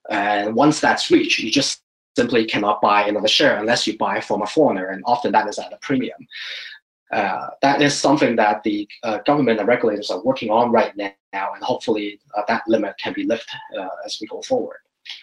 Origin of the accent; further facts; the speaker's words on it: New Territories, Hong Kong; Growing up in Hong Kong and seeing the place transform from the paddy fields in new territories, and in the span of 20 years, we have industrial buildings pop up, and 20 years after that, it's become the world's financial center.